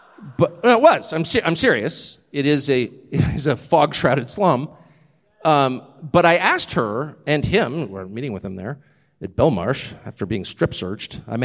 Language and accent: English; United States; I have the great advantage of coming from a country that was born in dislike of the English, even though, obviously, I am part English, heavily English.